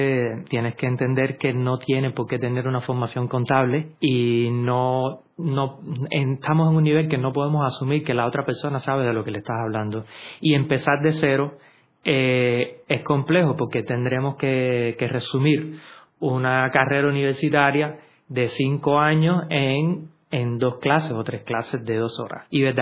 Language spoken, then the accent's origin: Spanish; Isla de la Juventud, Cuba; Yo cuando me gradué, vengo de la Isla de la Juventud, cuando me gradué me quedé en la universidad impartiendo clases de contabilidad